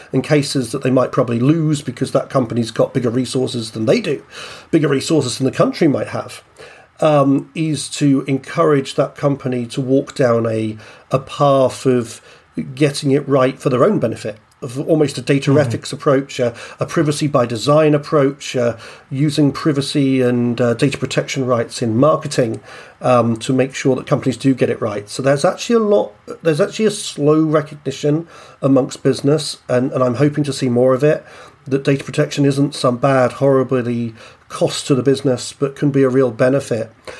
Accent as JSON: {"language": "English", "country": "Ireland", "lives_now": "United Kingdom", "said": "Should I answer that culturally as an Irishman?"}